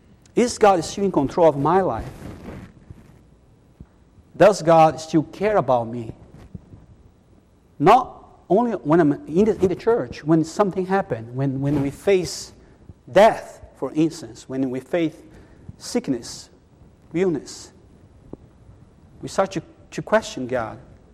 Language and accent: English; Brazil; I'm from Brazil.